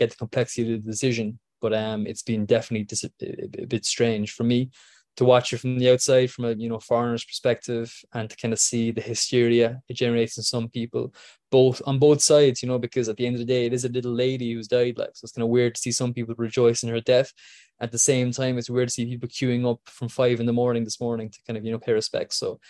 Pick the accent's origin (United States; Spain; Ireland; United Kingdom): Ireland; I mean, like you said, I'm Irish, like, so it doesn't really affect me in the same way